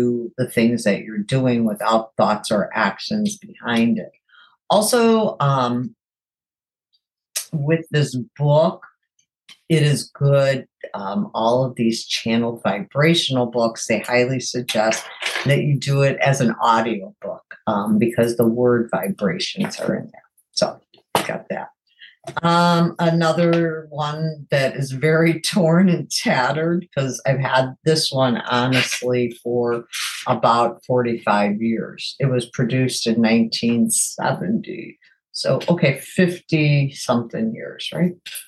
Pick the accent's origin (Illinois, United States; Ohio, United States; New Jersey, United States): Illinois, United States; my home state of Illinois.